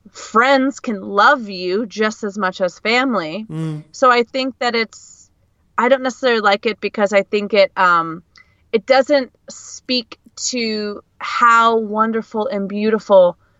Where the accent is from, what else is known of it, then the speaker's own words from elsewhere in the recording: United States; born there; accent: American English; I was born in the U.S. I live in the U.S. still. And I'm an American English speaker and teacher.